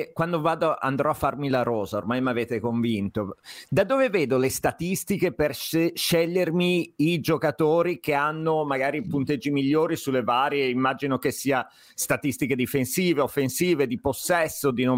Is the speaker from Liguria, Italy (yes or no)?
yes; Genoa, Liguria, Italy; siccome sono genovese